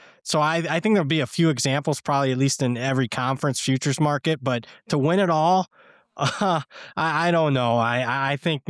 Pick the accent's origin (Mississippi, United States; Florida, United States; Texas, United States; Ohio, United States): Ohio, United States; Yeah, look, I grew up in Ohio.